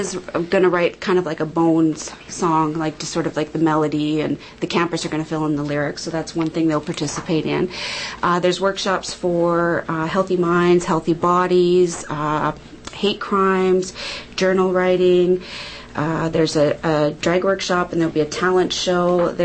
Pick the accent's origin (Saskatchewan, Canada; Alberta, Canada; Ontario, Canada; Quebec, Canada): Saskatchewan, Canada; Moose Jaw; the Gay and Lesbian Association in Moose Jaw. So that's my hometown